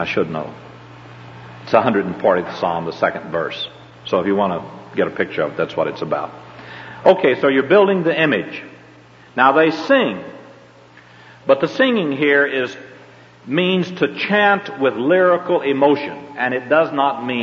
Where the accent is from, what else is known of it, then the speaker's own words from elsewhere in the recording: the South, United States; accent: southern; E-Y-E-S, my southern accent, I say eyes, you know what I'm talking about.